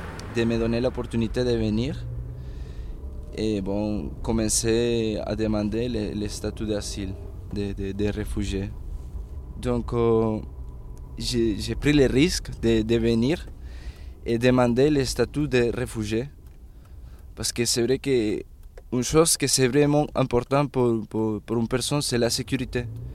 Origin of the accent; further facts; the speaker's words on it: Venezuela; French is a second language; moved away as an adult; now in France; Je viens de Venezuela, j'ai 23 ans.